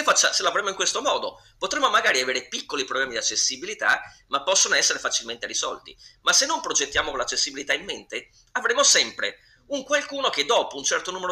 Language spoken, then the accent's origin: Italian; Venice, Veneto, Italy; perché io sono veneziano